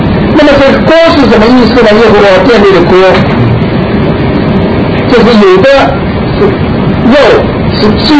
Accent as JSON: {"language": "Chinese", "country": "China", "said": "因为我们中国人想到的碗就是我吃饭的碗"}